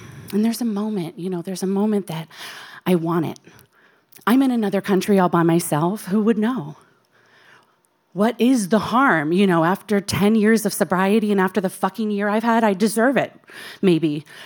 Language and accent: English; Midwest, United States; accent: Midwestern American; they would find my Midwestern American accent so sophisticated